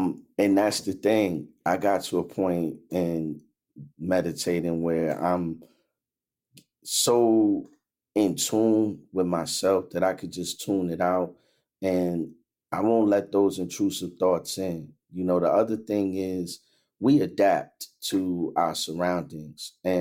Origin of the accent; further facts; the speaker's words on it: Newport News, Virginia, United States; also born or lived in Brooklyn; I've been in Virginia most of my life. I was born in Brooklyn, but I moved to Virginia very early.